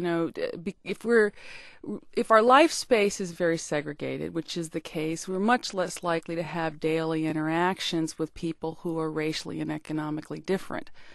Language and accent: English; the South, United States; Actually, the South, ironically to some people, not to me as a Southerner, is doing better than some of the regions.